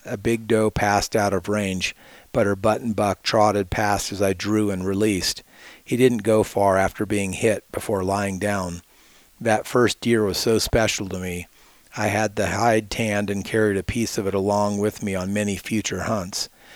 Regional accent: Illinois, United States; For instance, my home state of Illinois has a magnetic declination of 3 degrees east

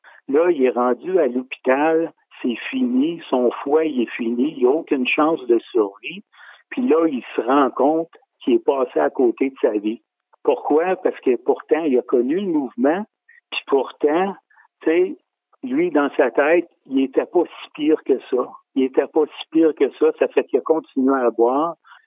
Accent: Quebec, Canada; Moi, je suis originaire de l'Outaouais. J'ai passé mon enfance, adolescence, puis une partie de ma vie jeune adulte dans l'Outaouais.

